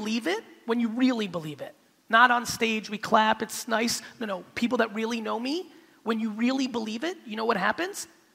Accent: United States; also born or lived in Soviet Union; So, you know, here I am, we left in 78, I'm 3 years, I'm growing up in America

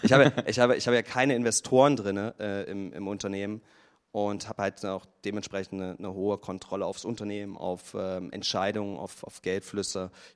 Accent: Halle, Saxony-Anhalt, Germany; Also warum Halle? Ich bin da geboren. Ja. Das ist meine Heimatstadt.

